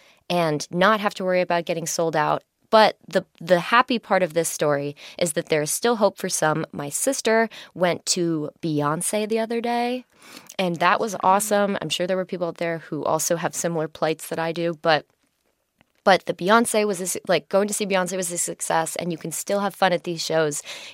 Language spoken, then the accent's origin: English; New York City, New York, United States; I'm from New York City.